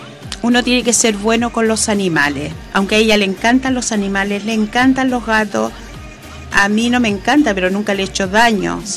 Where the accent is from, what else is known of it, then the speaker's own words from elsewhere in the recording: Chile; si somos capaces los chilenos de traer otra fiesta y celebrarla